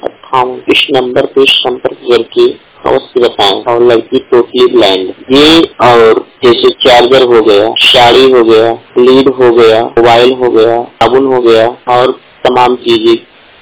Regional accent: Pratapgarh, Uttar Pradesh, India; UP Pratapgarh जिला से हूँ।

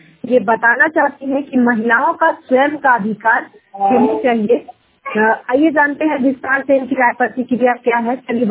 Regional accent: Narhiganj, Bihar, India; मैं नारजीगंज नवादा से बिलोंग करती हूँ

